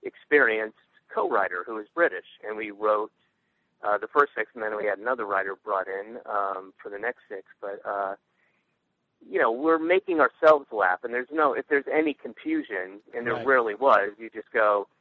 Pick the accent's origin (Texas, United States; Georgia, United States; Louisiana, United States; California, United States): Georgia, United States; I grew up in Georgia, and the summer there is a little longer than most other places